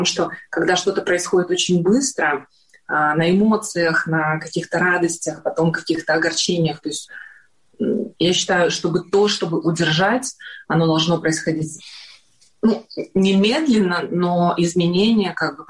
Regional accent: Belarus; не зря у нас деды были партизанами классными, да, как бы, и белорусы знают, что мы сильные партизаны

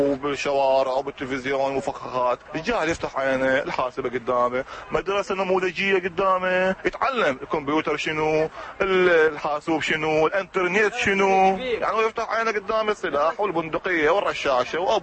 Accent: Iraq; احنا عندنا بالعراق بس روح الباقي الدول ماكو ايش

